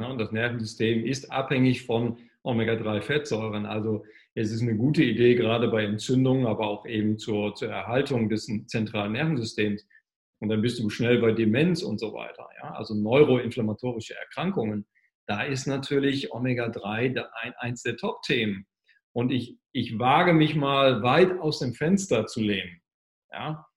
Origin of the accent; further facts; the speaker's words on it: Norddeich, Lower Saxony, Germany; an der Nordsee noch in Norddeich, da wo ich herkomme